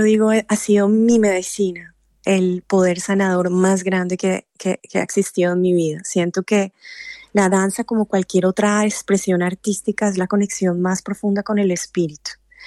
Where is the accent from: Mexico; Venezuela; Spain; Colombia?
Colombia; En la época en que yo estaba en Colombia y me crié en Colombia, ha sido un país muy difícil